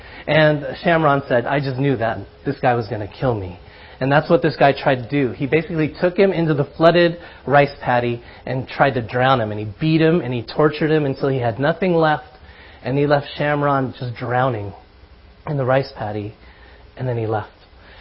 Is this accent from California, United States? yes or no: yes; Oakland, California, United States; I grew up in Oakland at this giant Swedish church.